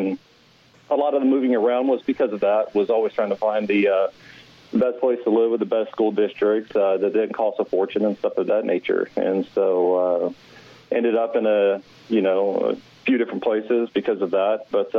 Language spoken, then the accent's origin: English; Houston, Texas, United States; I was born and raised in Houston, and I felt like I was, you know, living all over that city.